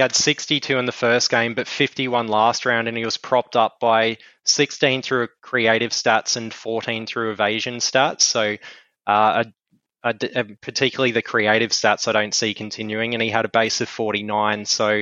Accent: Queensland, Australia; Like a fine wine, mate, and it hurts me to say that as a Queenslander, but he's lovable.

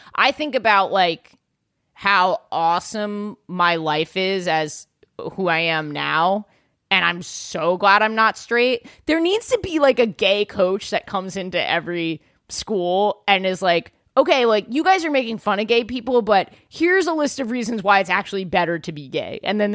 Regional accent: New York City, New York, United States; Yeah, I grew up like in Yorkville, like, oh, yeah, right below Harlem, above.

